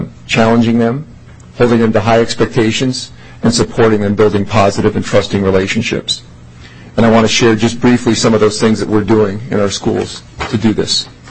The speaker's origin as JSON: {"language": "English", "region": "Minnesota", "country": "United States", "tie": "born or raised there", "also_born_or_lived": "South Dakota / Alaska", "said": "Like some of you, I was born in Greater Minnesota, Bemidji, actually. Both my parents were educators, and my early school years were spent in rural parts of the country, both in South Dakota and Alaska."}